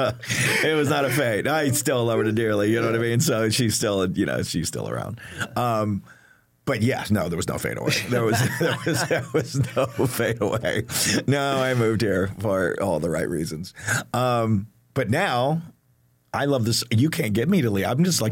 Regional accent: Texas, United States; now in Los Angeles, United States; And I'm also a Texan. So people actually speak to you in Texas.

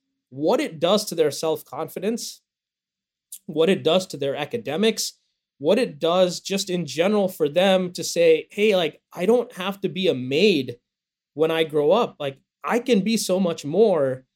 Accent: India; when growing up in India

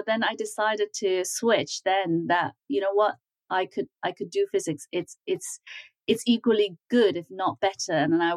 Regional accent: Hong Kong; also born or lived in Beijing, China; As I said, I was born in Beijing. So this was in the early 80s. And so things were very different. There were very few cars even in Beijing. And then when I was about five, we moved to Hong Kong

